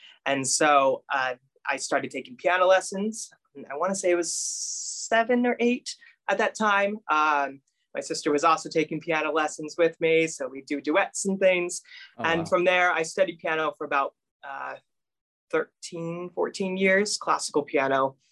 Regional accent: Petaluma, California, United States; So my grandparents owned an opera house in my hometown, Petaluma, California.

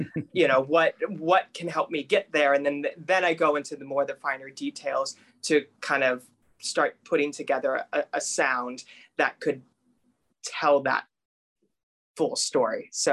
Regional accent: Petaluma, California, United States; So my grandparents owned an opera house in my hometown, Petaluma, California.

